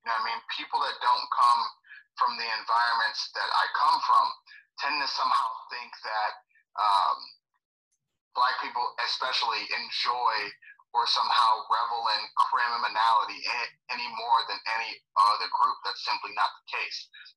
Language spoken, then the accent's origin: English; Cleveland, Ohio, United States; born Eastside, Cleveland, Ohio, around a bunch of drugs, gangs, violence.